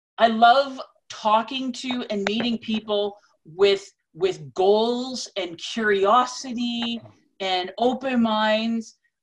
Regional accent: Alberta, Canada; So I'm a Canadian girl. I'm in Alberta, the prairie, so very much beef country.

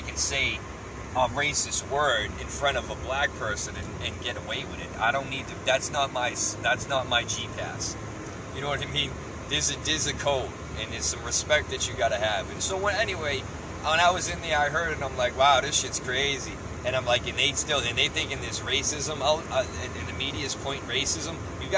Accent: Boston, Massachusetts, United States; I was from Boston, so, I never really talked, I talked like

